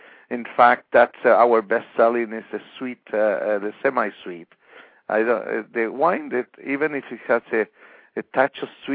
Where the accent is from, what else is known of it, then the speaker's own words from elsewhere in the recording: Chile; moved away as an adult; also born or lived in Madrid, Spain; I was born in Chile, and I was. That's what my origin is. Although my origin goes even farther, a little bit to Europe. My part of my family was from Spain.